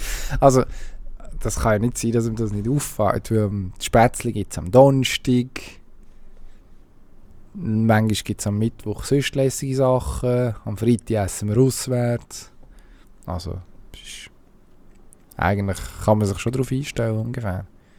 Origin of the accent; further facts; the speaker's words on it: Lostorf, Solothurn, Switzerland; Das ganz genau, was du wissen. Heisst Ortschaft Loschdorf.